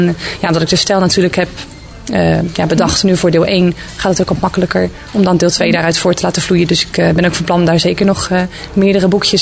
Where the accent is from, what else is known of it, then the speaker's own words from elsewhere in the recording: Schiedam, South Holland, Netherlands; also born or lived in Rotterdam; now in Kapelle, Netherlands; Ik kom oorspronkelijk uit Schiedam. Heb daarna een tijdje in Rotterdam gewoond, Rotterdam-Blijdorp. En dan nu sinds kort dan in Kapelle.